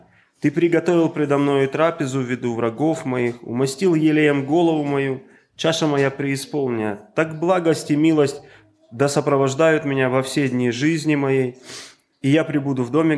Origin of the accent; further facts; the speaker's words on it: Ternovka, Dnipropetrovsk Oblast, Ukraine; Я из Украины, из Днепропетровской области, из города Терновки.